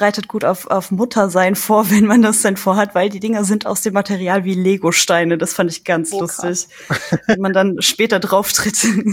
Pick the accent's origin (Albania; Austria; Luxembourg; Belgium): Luxembourg; now in Cologne, Germany; Ich komme ursprünglich aus Luxemburg, lebe jetzt seit 5 oder 6 Jahren, ich weiß gar nicht mehr genau, in Köln. Ich habe in Trier Wirtschaftsinformatik studiert